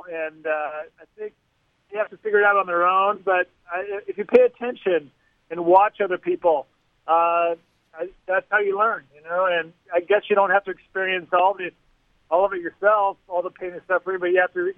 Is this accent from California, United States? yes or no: yes; Long Beach, California, United States; now in San Luis Obispo County, United States; I mean, there's some diversity, but I'm from Long Beach originally, and I go down there and I see a lot more people of color.